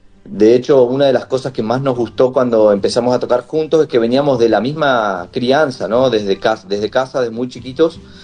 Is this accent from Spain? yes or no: no; Chubut, Argentina; porque yo soy de Chubut, de Patagonia.